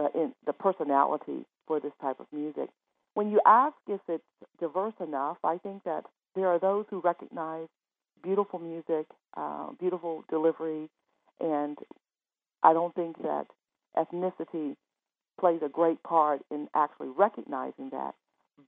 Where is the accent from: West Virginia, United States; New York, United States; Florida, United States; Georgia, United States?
West Virginia, United States; Well, I'm from West Virginia, and my high school music teacher gave me an anthology of spirituals